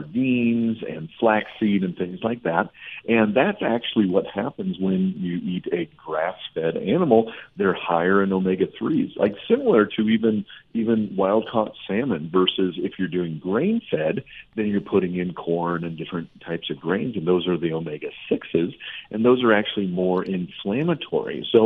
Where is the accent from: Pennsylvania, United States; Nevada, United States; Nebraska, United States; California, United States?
Nebraska, United States; Growing up, I'm from Nebraska, and so most people in Nebraska, they turn their nose up at grass-fed.